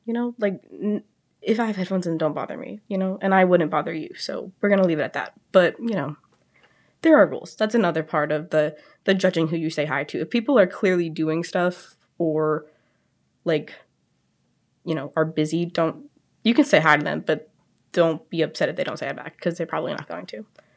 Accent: Brewster, New York, United States; I am from Brewster, New York. That's about 4.5 hours away, so that's pretty cool. A little bit near the city.

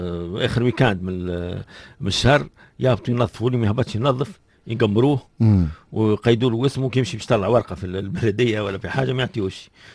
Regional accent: Tunisia; هذه حاجة معلومكم ما نعرفوش برشا في تونس

